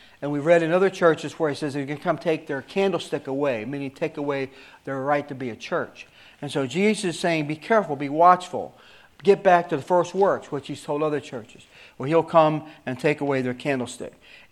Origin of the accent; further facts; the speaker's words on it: the South, United States; I'm from the South. I got to be careful. I got to use big words. Y'all.